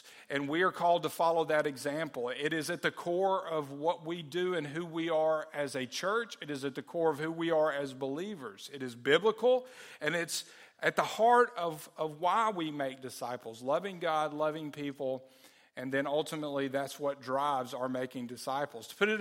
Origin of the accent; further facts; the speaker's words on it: Forestdale, Alabama, United States; I remember the torch being carried through my hometown. In Forestdale, Alabama, they ran right up 78 Highway in Forestdale.